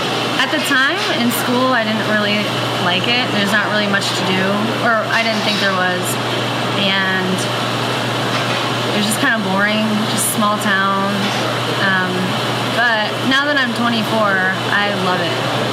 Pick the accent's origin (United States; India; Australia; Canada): United States; Katy, Texas; also born or lived in Humble, Texas / Fredericksburg, Texas; Okay, so I was born in Humble, Texas, and that's kind of near Houston. My family moved to Katy, a little outside of Houston, kind of grew up there.